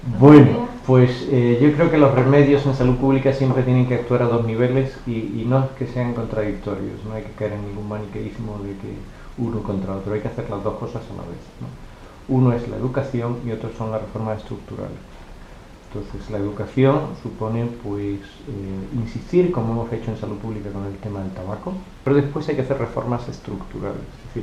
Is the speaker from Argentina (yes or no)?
no; Andalusia, Spain; Yo soy andaluz, no sé si se notan